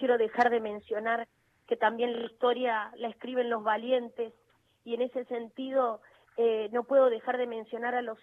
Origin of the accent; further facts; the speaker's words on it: Santiago del Estero, Argentina; yo te voy a dar un ejemplo que es de donde vengo, de la provincia de Santiago del Estero.